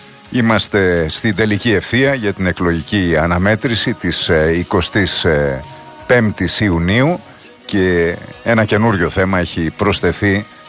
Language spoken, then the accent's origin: Greek; Alexandroupoli, Eastern Macedonia and Thrace, Greece; επειδή κατάγομαι από την περιοχή, έχω ρίζες στην ευρύτερη περιοχή, έχω γεννηθεί στην Αλεξανδρούπολη και η καταγωγή της οικογένειάς μου είναι από την Ορεστιάδα, είμαι Θρακιώτης.